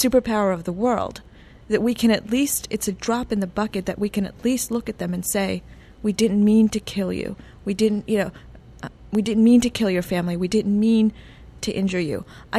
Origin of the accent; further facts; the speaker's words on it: United States; As an American, I think, what are we doing?